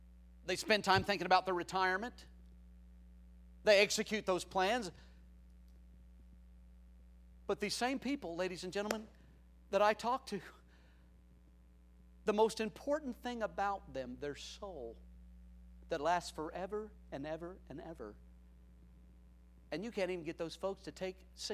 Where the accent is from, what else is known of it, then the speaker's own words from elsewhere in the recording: Connersville, Indiana, United States; When I was growing up in Connersville, out in the country, I used to have a comic book collection.